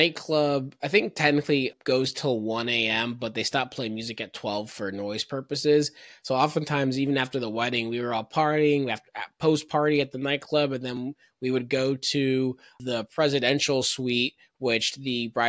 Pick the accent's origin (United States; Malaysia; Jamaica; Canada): Jamaica; being Jamaican